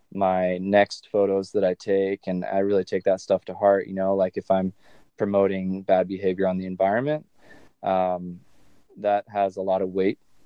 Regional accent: California, United States; growing up in California, everyone's so prideful about the West Coast and California in general.

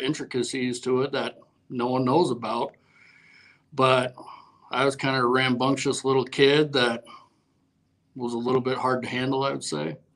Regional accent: Melstone, Montana, United States; I grew up in real rural Montana. Real small town, Melstone, Montana, there.

